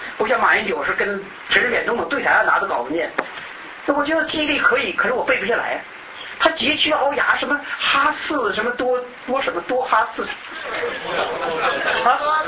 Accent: China; moved away as an adult; now in Taiwan; 今天你说我在中国长大

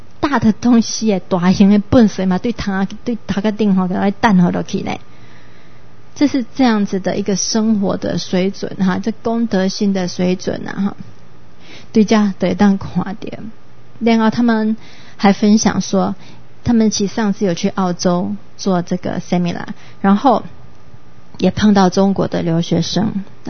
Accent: Taiwan; 不像说我们台湾人，如果说要丢垃圾哈，是安尼偷偷摸摸哈，把手放在窗边哈

